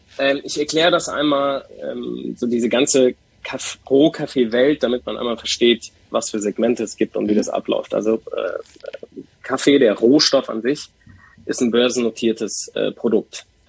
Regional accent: Iran; wir kommen ursprünglich aus dem Iran

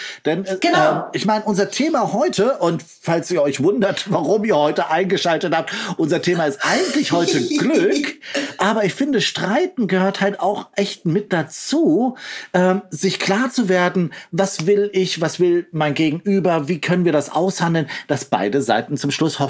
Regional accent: Hesse, Germany; born there; accent: Hessian; Ich bin ein geborenes hessisches Kind, gell, also insofern hessisch. Und dann ist es ein bisschen Hamburger.

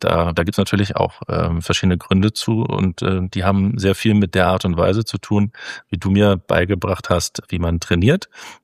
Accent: Hamburg, Germany; ich bin 52 Jahre alt. Ich bin Hamburger, das heißt, ich bin in Hamburg geboren und auch in Hamburg aufgewachsen.

